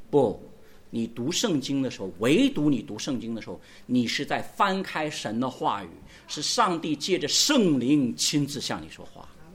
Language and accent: Chinese; China; 因为我们中国人很擅长就是望文生义，是吧？